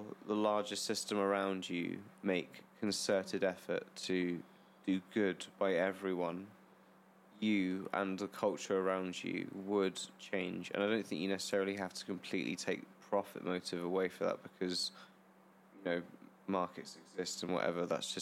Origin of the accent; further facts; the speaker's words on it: England, United Kingdom; So they stayed in England, basically. And that's why I'm English and not Australian.